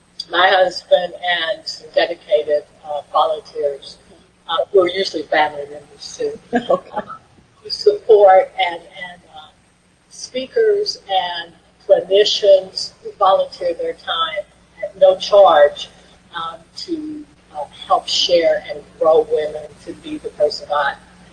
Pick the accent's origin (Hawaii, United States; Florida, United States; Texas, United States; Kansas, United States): Kansas, United States; Canton; I was born and raised in Canton, Kansas, in a small township called Quintero, a very tight-knit community where truly the whole village raised you.